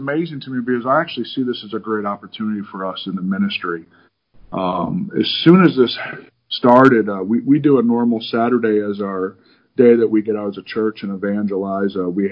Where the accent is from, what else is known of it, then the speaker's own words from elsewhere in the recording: Michigan, United States; moved away; also born or lived in Charleston, South Carolina; I am originally from Michigan, but we were a military family, and then I served also in the United States Air Force. So we consider our hometown Charleston, South Carolina. We spent about 23 years of our life there.